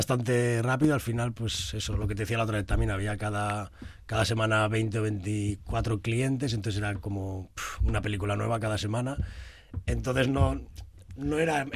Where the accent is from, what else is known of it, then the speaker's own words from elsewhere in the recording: Vitoria, Basque Country, Spain; Coño, yo también soy de Vitoria